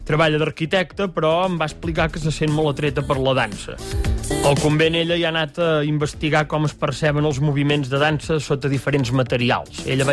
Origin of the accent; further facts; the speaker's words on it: Catalonia, Spain; Jo sóc del Lluçanès i també a vegades amb les vocals tinc algun problema.